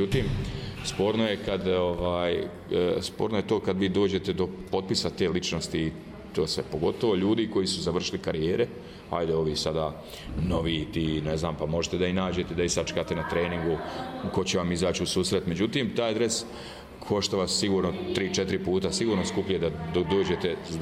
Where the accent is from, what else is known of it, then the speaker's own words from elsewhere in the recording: Banja Luka, Republika Srpska, Bosnia & Herzegovina; i ja namjerno potenciram da to bude Banja Luka, da to bude moj rodni grad